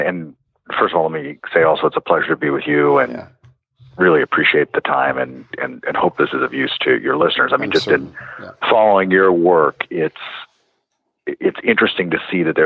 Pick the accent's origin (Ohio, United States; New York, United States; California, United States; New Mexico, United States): New Mexico, United States; I grew up out in New Mexico, mm-hmm. and I spent a lot of time in the mountains.